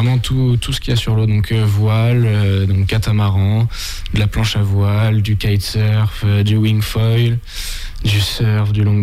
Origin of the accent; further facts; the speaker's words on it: Saint-Jean-de-Monts, Pays de la Loire, France; Alors, moi, j'ai 18 ans. Je suis un Vendéen pure souche. Je suis né à Challans, j'habite à Saint-Jean-de-Mont depuis que je suis né.